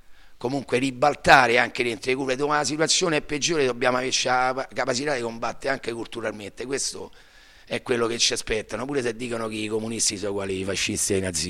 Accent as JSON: {"language": "Italian", "town": "Rome", "region": "Lazio", "country": "Italy", "said": "sono da Roma chiaramente, però sono rimasto intimamente legato a quel mondo, anche perché vengo da una zona di Roma"}